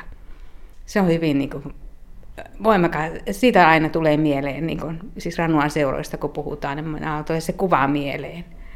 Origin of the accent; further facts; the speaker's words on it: Pudasjärvi, North Ostrobothnia, Finland; Ja se oli tietenkin mukava lähteä Pudasjärvelle, kun se oli minun kotipaikkakuntani.